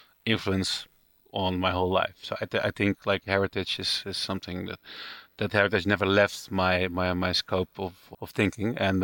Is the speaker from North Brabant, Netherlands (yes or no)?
yes; Breda, North Brabant, Netherlands; born there; English is a second language; I'm born in Breda in the south of Holland, which is not a really big city, but not very small, right next to the factory of my family